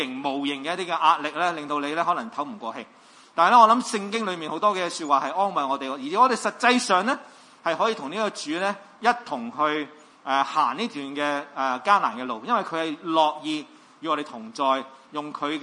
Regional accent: Hong Kong

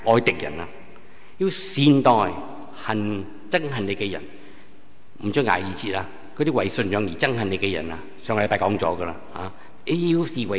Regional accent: Hong Kong

